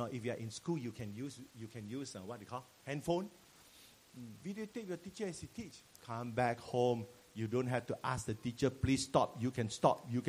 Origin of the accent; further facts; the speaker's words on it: Malaysia; Cannot lah. Sorry, my lah is always there already. I'm a Malaysian.